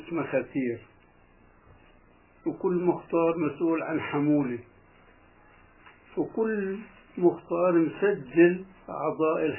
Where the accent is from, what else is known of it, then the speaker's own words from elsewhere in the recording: Kafr Ana, Jaffa, Palestine; من مواليد كفرعانة.